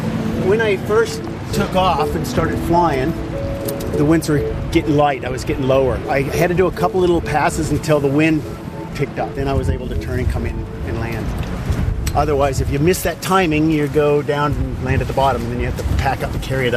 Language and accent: English; Arizona, United States; moved away as an adult; Okay, well, I came from Arizona in the States. I came over here for hang gliding competitions in the summer.